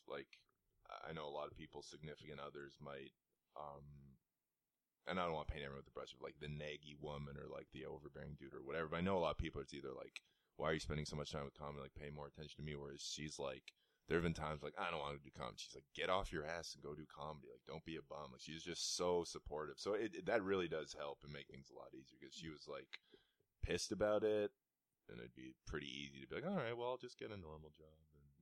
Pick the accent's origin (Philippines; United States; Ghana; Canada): Canada; I felt pride in being Canadian, and I'd never felt that before. And I don't want to leave Canada.